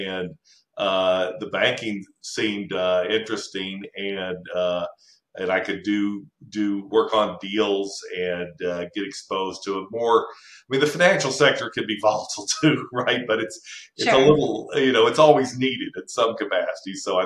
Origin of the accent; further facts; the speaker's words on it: Dallas, Texas, United States; I certainly haven't lived outside the state. My parents were born, I was born and raised in Dallas.